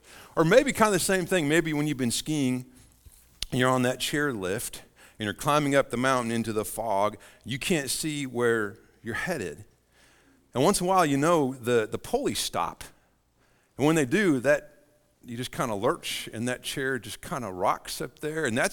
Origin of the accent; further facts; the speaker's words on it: Montana, United States; I talk way too much about being from Montana. Y'all know I'm from Montana.